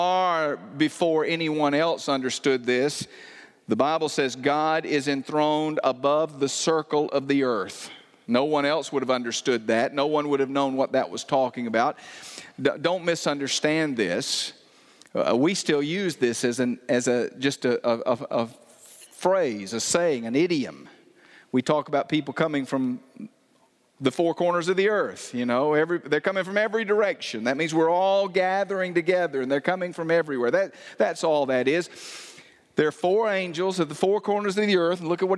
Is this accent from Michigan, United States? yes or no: no; Andalusia, Alabama, United States; I grew up down just off the Gulf Coast. Andalusia is, my hometown is the lowest tier of counties in Alabama.